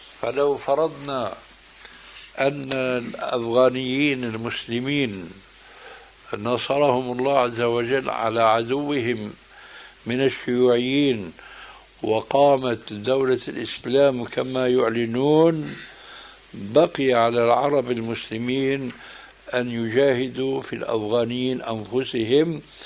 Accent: Syria; هناك نكتة سورية تروى، وهي زعموا بأن رجلا من الأكراد، يضرب المثل عندنا في سوريا

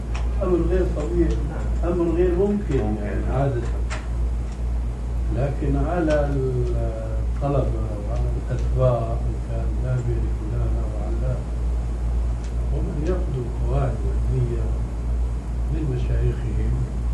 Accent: Syria; now in Amman, Jordan; عندنا في عمان وهو اولا الباني وسوري مثلي

